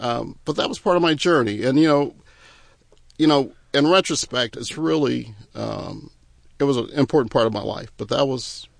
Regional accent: Texas, United States; And I'm from Texas and I'm tough.

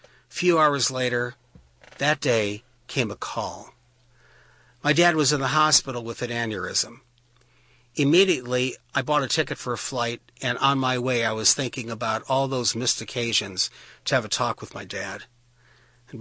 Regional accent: Cleveland, Ohio, United States; Yeah, I'm from Cleveland, so just

